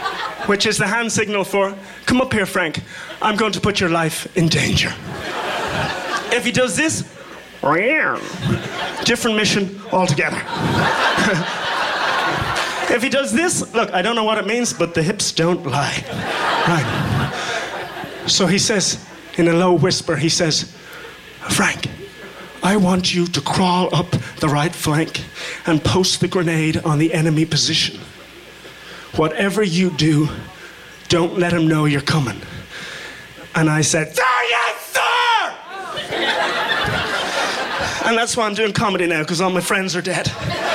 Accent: Ireland; now in United States; And our reputation as Irish people is so big here in America that when I walk into a liquor store, I can literally see the owner's eyes planning his early retirement

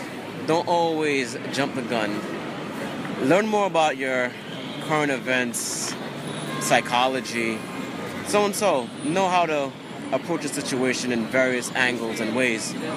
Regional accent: Jamaica; now in United States; No, Jamaica.

